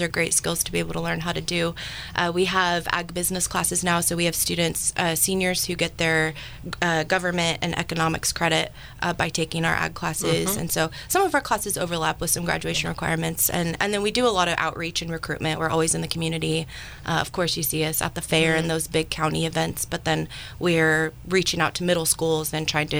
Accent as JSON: {"language": "English", "town": "Eagle Point", "region": "Oregon", "country": "United States", "tie": "born or raised there", "said": "I'm from Southern Oregon, from Eagle Point. It's a little cattle town right outside of Medford."}